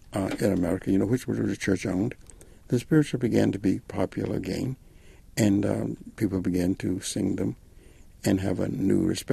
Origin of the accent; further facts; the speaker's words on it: South Carolina, United States; Well, you must remember I was raised in South Carolina, and my grandfather was a Baptist minister.